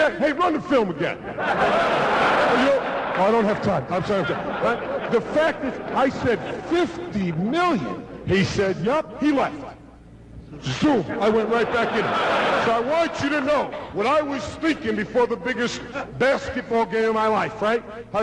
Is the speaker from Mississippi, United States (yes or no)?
no; Queens, New York, United States; born there; Now, I was born in Queens, not a lot of slopes there